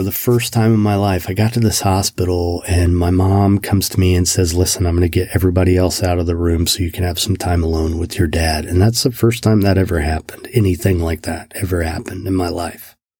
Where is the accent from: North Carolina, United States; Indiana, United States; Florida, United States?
Indiana, United States; Kokomo; I'm a kid from Kokomo, Indiana. I had seen him in concert in high school.